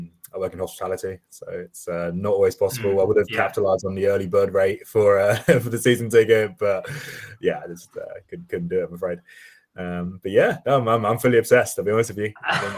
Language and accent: English; Kingston, London, United Kingdom; now in Sutton, United Kingdom; I grew up in Kingston and I moved to Sutton 4 years ago.